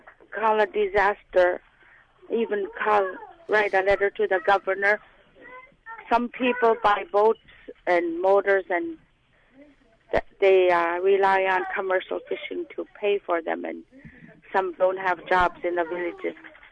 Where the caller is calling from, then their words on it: Bethel, Alaska, United States; I'm from Bethel.